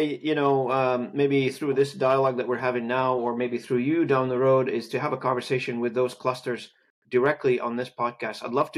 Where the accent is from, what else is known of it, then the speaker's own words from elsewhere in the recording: Canada; I'd love nothing but to, as a Canadian, to give that a little bit more light.